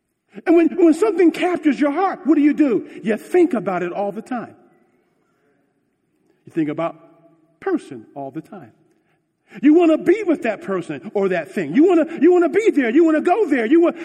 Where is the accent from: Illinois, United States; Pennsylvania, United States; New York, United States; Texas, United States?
Pennsylvania, United States; Philadelphia; And yes, I'm from Philly. I use my horn.